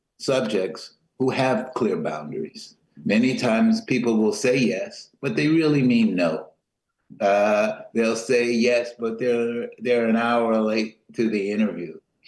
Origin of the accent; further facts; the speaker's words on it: Los Angeles, California, United States; Memories of growing up in Los Angeles, hearing her on the radio